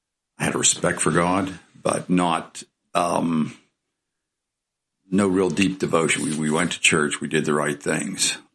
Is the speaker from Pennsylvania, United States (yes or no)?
yes; Pennsylvania, United States; also born or lived in Winter Park, Florida; Mostly in Pennsylvania.